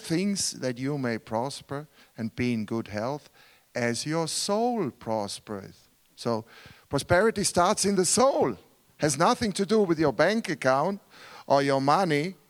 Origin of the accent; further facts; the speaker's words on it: Switzerland; I grew up in Switzerland, in the richest country of the world, the highest salary of the world, and I was a very poor guy.